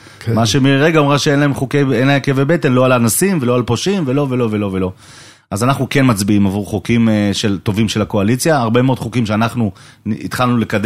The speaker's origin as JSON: {"language": "Hebrew", "town": "Netanya", "region": "Central District", "country": "Israel", "said": "אני מכיר, אני חבר שלהם, אני מנתניה"}